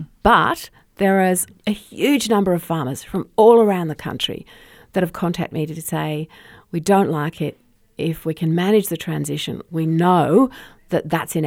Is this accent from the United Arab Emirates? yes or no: yes; United Arab Emirates; I grew up in the Emirates. I've spent a lot of time in the Persian Gulf. I keep in touch with people there.